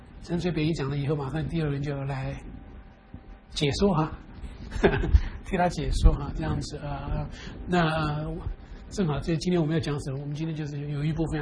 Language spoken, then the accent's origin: Chinese; China; 那这是我们中国人的想法。